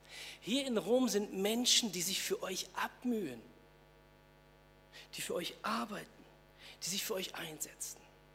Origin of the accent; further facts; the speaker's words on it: Lage, North Rhine-Westphalia, Germany; In der Gemeinde in Lage, wo ich groß geworden bin und aufgewachsen bin